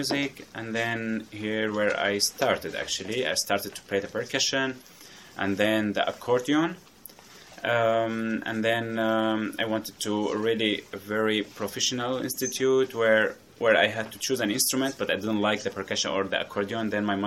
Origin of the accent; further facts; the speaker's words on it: Syria; now in Qatar; So the challenges was that I came from Syria, and there is a different kind of music